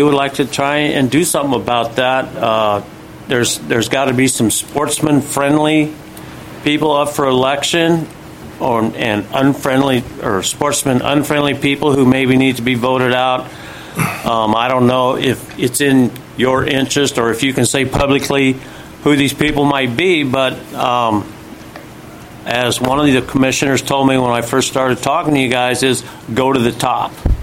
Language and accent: English; Mount Vernon, Washington, United States; from Mount Vernon.